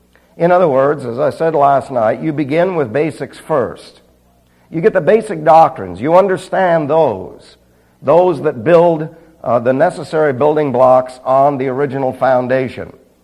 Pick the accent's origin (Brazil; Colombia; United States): United States; New York; Because remember now, I was raised in New York, so I learned jive.